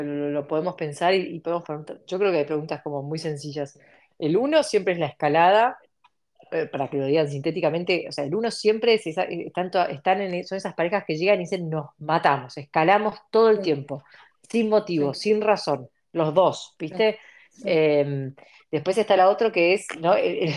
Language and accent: Spanish; Argentina; now in Uruguay; yo estoy en Uruguay, soy argentina, pero vivo acá en Uruguay.